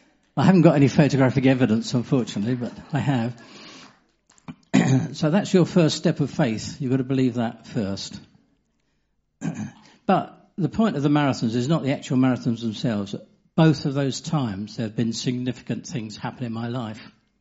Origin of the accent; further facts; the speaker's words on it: Hayes, London, United Kingdom; I was brought up in Hayes in Middlesex in West London. The only son